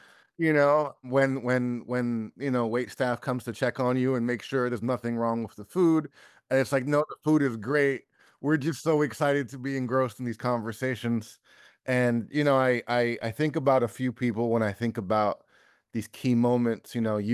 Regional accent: Queens, New York, United States; I grew up in Queens, shout out to Queens, you know, me and Spider-Man, right? Best of Queens

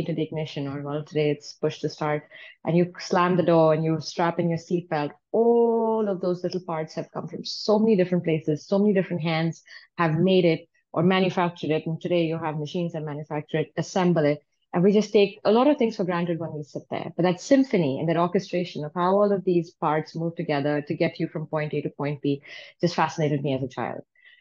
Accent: Saudi Arabia; I grew up in Saudi Arabia, and then my dad runs a car workshop back home.

